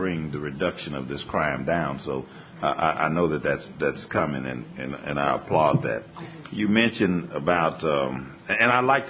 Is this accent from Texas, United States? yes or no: yes; Dallas, Texas, United States; But we're both from Oak Cliff is where I'm going with this.